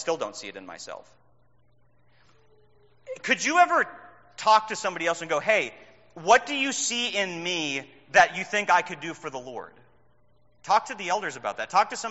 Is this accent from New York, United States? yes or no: no; Minnesota, United States; When I grew up in Minnesota, there was the iron ore mines.